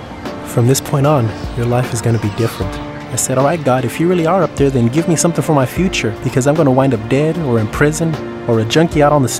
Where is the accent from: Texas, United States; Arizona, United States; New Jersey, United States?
Texas, United States; Fort Worth; I grew up here in Northside Fort Worth my whole life. I had lived here.